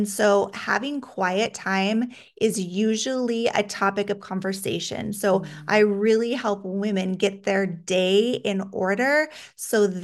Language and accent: English; Alaska, United States; But I actually grew up in Alaska. And so I know that there's not a lot of people that are born and raised in Alaska. It's a pretty actually small state population wise.